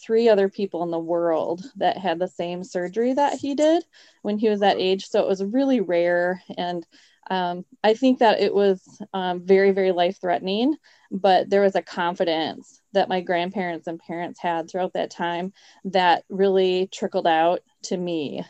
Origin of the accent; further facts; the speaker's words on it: Zeeland, Michigan, United States; I grew up in Zeeland with my mom and dad, and I have three other siblings. So there were four of us total. I was the second of four kids.